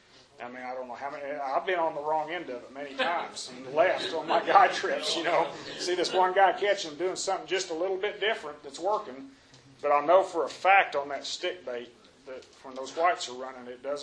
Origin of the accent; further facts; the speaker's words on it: Oklahoma, United States; I grew up in Oklahoma, caught white bass when I was a kid.